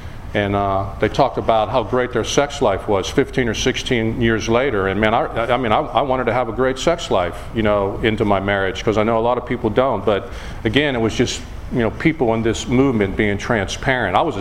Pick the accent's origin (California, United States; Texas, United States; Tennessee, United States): Texas, United States; Houston; And I said, I'm from Houston.